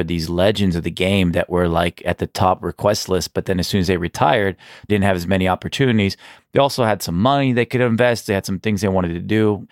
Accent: Texas, United States; I was born and raised in Texas. My mom was born in Pakistan. My dad was born in India

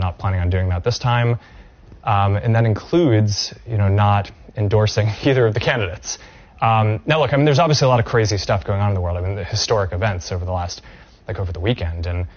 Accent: United States; At some level as an American, it's hard to not get kind of emotional about that spirit and that fight.

